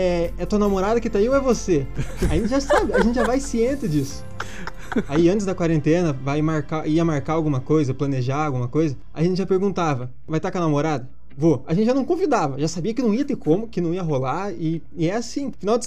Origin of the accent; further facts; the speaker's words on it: Paraná, Brazil; Não, eu sou do sul, sou do Paraná.